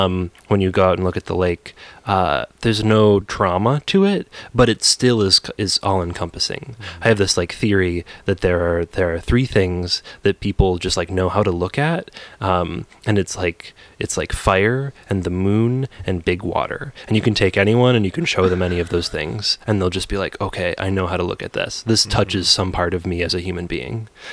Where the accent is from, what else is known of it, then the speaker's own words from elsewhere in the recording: Toledo, Ohio, United States; now in Chicago, United States; You know, like I grew up near Toledo, Ohio, which is a place that like has like a very distinct urban landscape, and we live in Chicago.